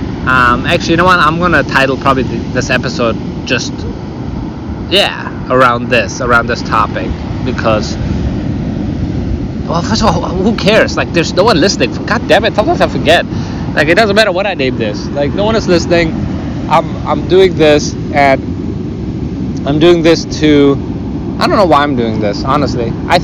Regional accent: Germany; English is a second language; Yeah, I'm from Germany, So you must excuse my language. My language is not so good.

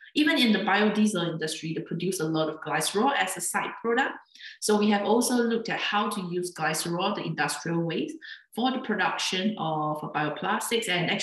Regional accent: Singapore; I come from Singapore, there is very little agriculture.

